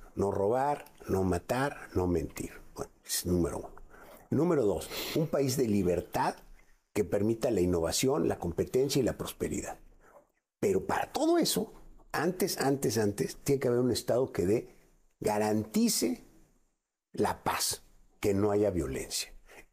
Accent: Mexico; Nosotros como mexicanos pues también no nos ponemos las pilas, ¿verdad?

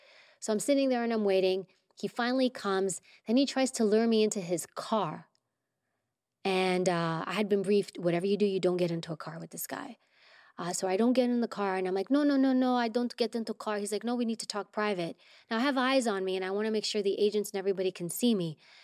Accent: Queens, New York, United States; my parents are immigrants. I grew up in New York and Queens.

